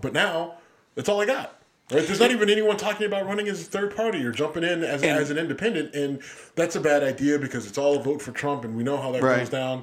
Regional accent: Youngstown, Ohio, United States; I mean, and listen, I love my hometown, but there are some dumb motherfuckers there. if you've ever been to Youngstown.

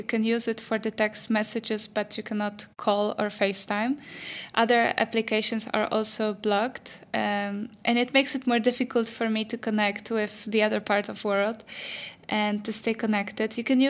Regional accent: Poland; English is a second language; which is completely the opposite of what we're used to from Poland

